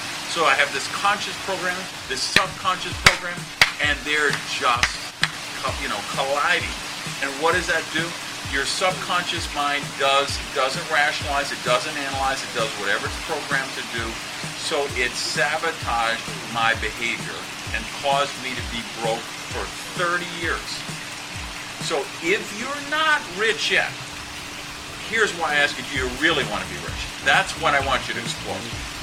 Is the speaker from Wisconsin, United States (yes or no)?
yes; Madison, Wisconsin, United States; You know, I'm 51 years old now. So I grew up in Madison, Wisconsin.